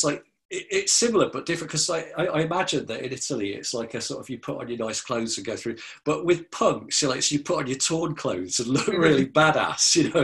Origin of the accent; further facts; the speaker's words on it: Lincoln, East Midlands, United Kingdom; I grew up in Lincoln, we used to say going uptown.